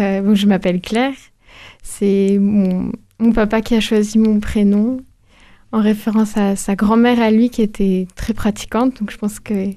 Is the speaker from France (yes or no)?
yes; Martinique, France; Moi, j'ai grandi en Martinique, dans un petit village, donc là-bas, tout le monde allait au catéchisme et c'est quelque chose d'ancré dans la culture du lieu.